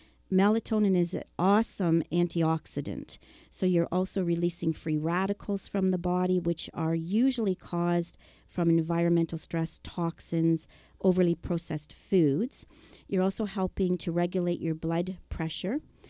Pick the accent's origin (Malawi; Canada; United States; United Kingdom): Canada; Thompson, Manitoba; Thompson, Manitoba.